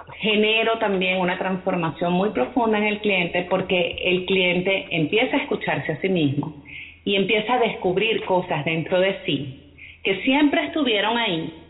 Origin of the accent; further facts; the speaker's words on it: Venezuela; moved away as an adult; also born or lived in Mexico; now in Canada; ya yo nací en México y bueno, fui criada desde los 6 meses en Venezuela, hija de padres venezolanos, y hace ya casi 5 años me vine con mi esposo y mis hijas gemelas a Canadá. Hoy día, bueno, ya somos, ciudadanos canadienses también.